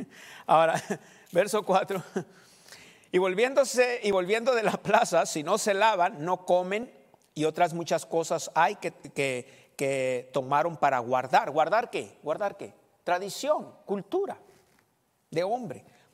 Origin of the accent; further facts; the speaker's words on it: Mexico; y podemos nosotros ponerle ahí como mexicanos, celebrar el Día de Muertos